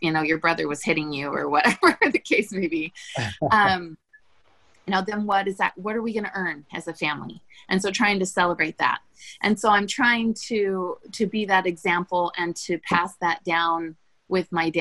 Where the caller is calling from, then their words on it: Mesa, Arizona, United States; I'm in Mesa, Arizona.